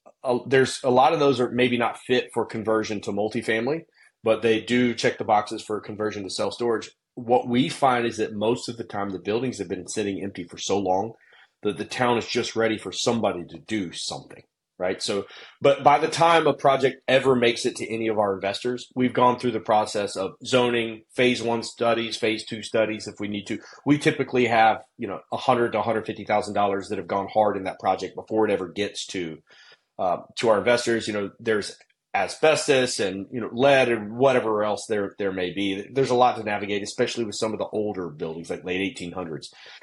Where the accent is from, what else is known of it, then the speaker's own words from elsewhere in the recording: Lexington, South Carolina, United States; there is one town, actually my hometown, Lexington, South Carolina.